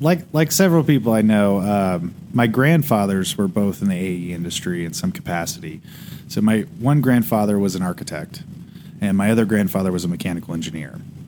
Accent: California, United States; also born or lived in Ohio / Lexington; So I'm originally from California.

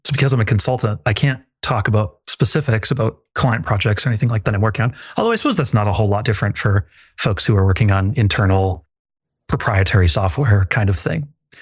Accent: Calgary, Alberta, Canada; I am from Calgary, Alberta.

